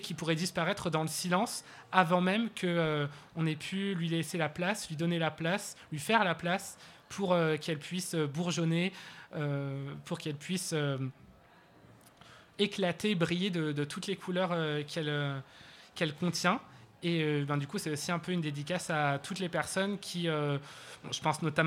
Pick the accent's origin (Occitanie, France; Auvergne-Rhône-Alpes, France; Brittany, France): Auvergne-Rhône-Alpes, France; moved away as an adult; un contact que moi j'ai eu en grandissant dans la Drôme jusqu'à mes 18 ans, je sais pas, 17 ans.